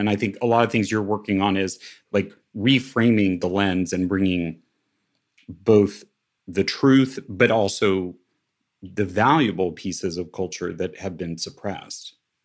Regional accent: Westwood, Kansas, United States; I grew up on Shawnee land, and I just actually read in the city that I grew up in, which is called Westwood, Kansas, which is a tiny little suburb

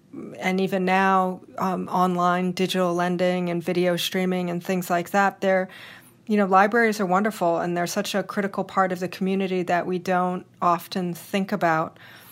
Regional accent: New York City, New York, United States; You know, being a New Yorker, I live in a tiny little apartment and I love books and I love reading on paper.

